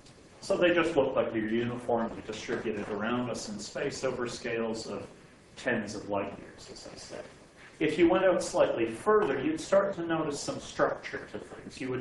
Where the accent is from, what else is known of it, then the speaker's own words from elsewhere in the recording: Canada; for many years was our main optical telescope as Canadian astronomers